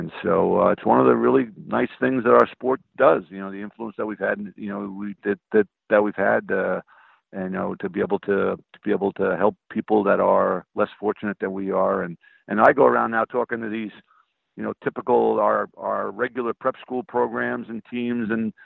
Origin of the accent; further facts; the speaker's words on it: New York City, New York, United States; I'm from New York City. I can talk in those terms.